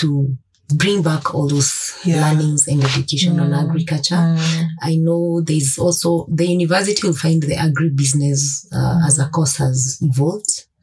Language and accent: English; Limuru, Kiambu County, Kenya; I grew up in Limuru where we had plenty of plums, pears and peach.